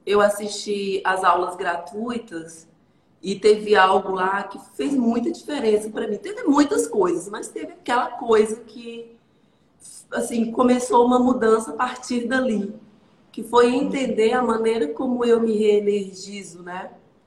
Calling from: Araguaína, Tocantins, Brazil; Eu falo aqui de Araguaína, Tocantins, tá bom? Tocantins, aqui na Terra Quente. Eu tenho 39 anos hoje, 39 anos.

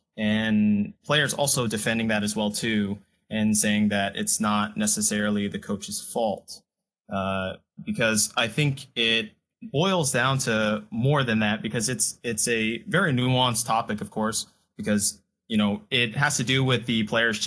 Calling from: Los Angeles, California, United States; Calling from LA.

